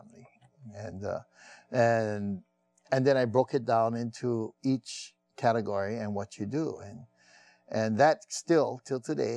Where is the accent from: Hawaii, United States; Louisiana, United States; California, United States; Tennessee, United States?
Hawaii, United States; Oahu; After I introduced myself and, you know, I'm from Oahu. I came long ways, you know